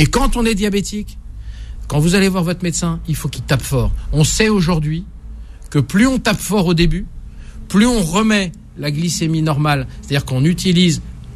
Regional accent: France; moi, je suis français.

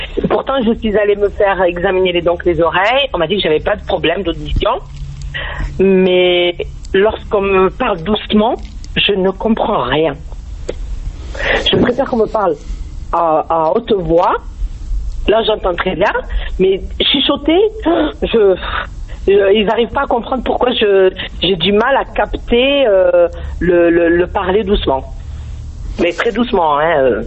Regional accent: Morocco; je suis maghrébine, je suis du Maroc, on a tendance à parler fort

